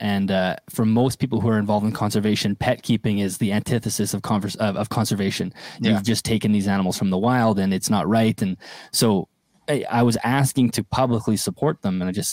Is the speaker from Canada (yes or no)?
yes; Canada; Oh, and I'm Canadian.